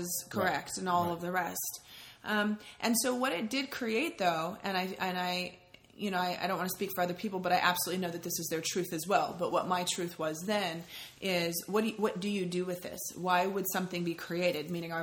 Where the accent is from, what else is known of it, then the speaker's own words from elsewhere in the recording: California, United States; now in Washington, United States; when we moved from California up to Washington State, I went from a place that was predominantly Black and Mexican and maybe 5 white families on the block, my family being included.